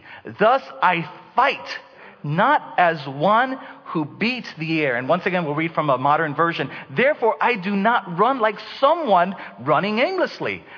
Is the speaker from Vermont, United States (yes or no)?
no; Denver, Colorado, United States; I'm from Denver.